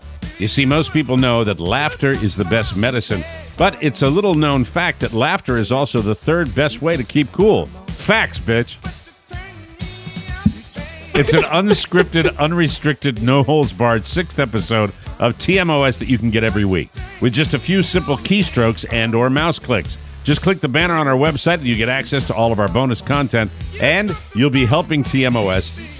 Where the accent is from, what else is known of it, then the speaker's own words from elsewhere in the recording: Connecticut, United States; drove a bunch of the boys up to my home state of Connecticut